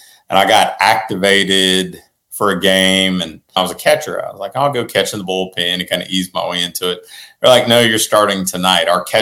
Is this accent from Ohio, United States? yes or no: yes; Ohio, United States; Grew up a big Cincinnati Reds fan growing up in Ohio.